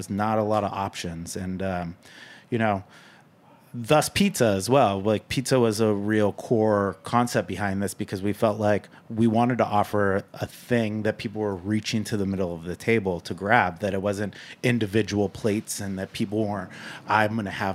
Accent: Napa, California, United States; growing up in Napa was much different. I'm 40 years old. So Napa was very different when I was a child. It was very rural and it was really small. So I grew up in a very small town, a small town environment.

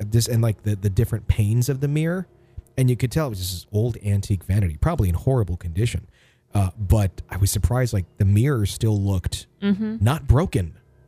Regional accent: Fond du Lac, Wisconsin, United States; We were driving back from northern Michigan and it was in between Green Bay and my hometown in Fond du Lac.

